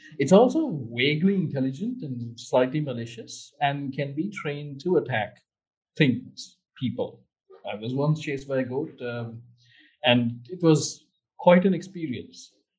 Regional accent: Sri Lanka; first language si; English is a second language; one of the fundamental problems of the language, my native language, Sinhala. So we, at some point in 2018, we had massive race riots in Sri Lanka, in Digala

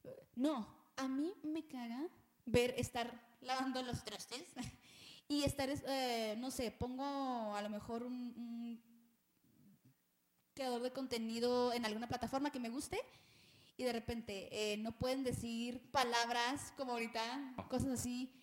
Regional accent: Ciudad Juárez, Chihuahua, Mexico; sobre todo vengo de Juárez, ¿no?

